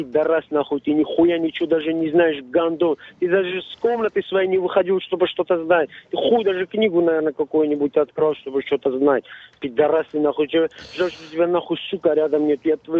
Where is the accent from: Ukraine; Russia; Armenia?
Armenia; Я что тебя, нахуй, кто-то узбек, таджик или что ли? Я армянин, пидорас?